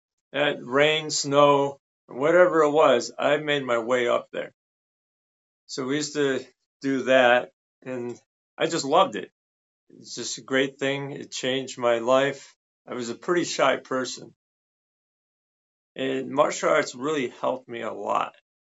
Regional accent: Cleveland, Ohio, United States; Much like you, I grew up on Kung Fu Theater. Here in Cleveland, there was a Channel 61, and they used to have that every Saturday morning.

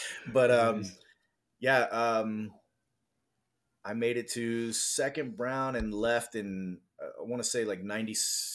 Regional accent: Delaware, United States; So I'm from the East Coast, from Delaware, very close to Philadelphia in Pennsylvania.

